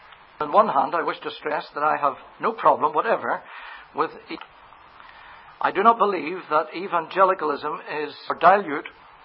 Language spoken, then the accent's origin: English; Northern Ireland, United Kingdom; also born or lived in Scotland; I'm from Northern Ireland, spent 30 years in Scotland.